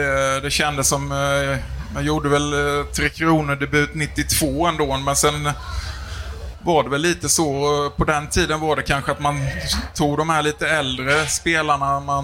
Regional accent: Oskarshamn, Kalmar County, Sweden; moved away as an adult; now in Jönköping, Sweden; Ja, jag spelade i Oskarshamn rätt ung.

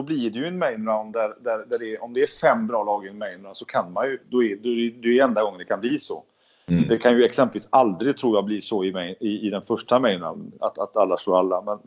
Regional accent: Sweden; för jag är ju svensk

